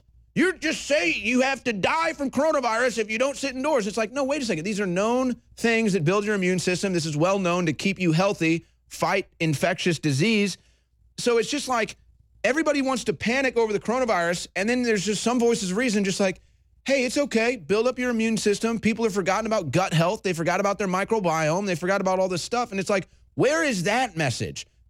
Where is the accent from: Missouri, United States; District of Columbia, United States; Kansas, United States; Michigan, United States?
Missouri, United States; St. Louis; I'm from St. Louis. This is where Monsanto started.